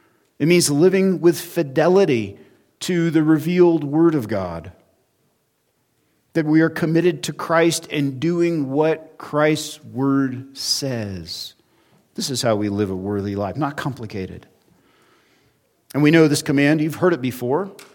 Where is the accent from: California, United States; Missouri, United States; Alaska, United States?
California, United States; I'll be in my hometown in a few weeks. It's not, well, for California standards, it's not very big.